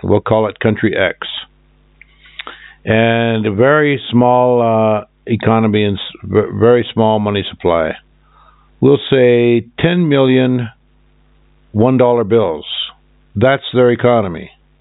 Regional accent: Japan; when I was a child, I grew up in Japan, post-war Japan.

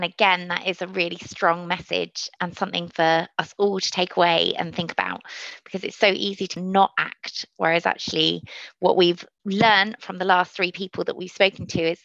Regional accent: Cardiff, Wales, United Kingdom; I grew up in Cardiff

